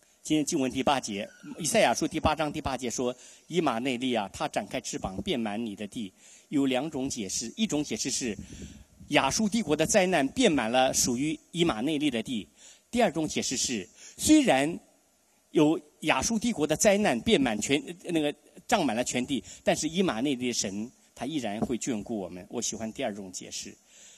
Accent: Taiwan; 我是台湾来的哈，拽北京话

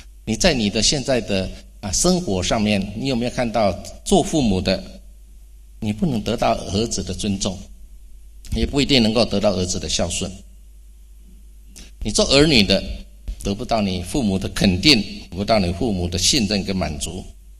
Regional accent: southern Taiwan, Taiwan; accent: Taiwanese Mandarin; first language Min Nan; Chinese is a second language; now in Sydney, Australia; 因为我是南部人，全部都用闽南话的，你用闽南话我是没问题，但是用华语就有问题。

